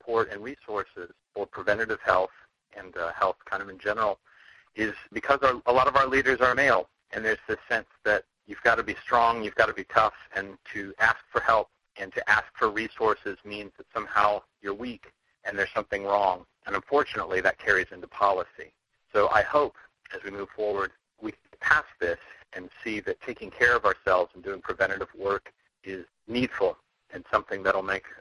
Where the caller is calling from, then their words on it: Indianapolis, Indiana, United States; Hello, this is … I'm calling from Indianapolis.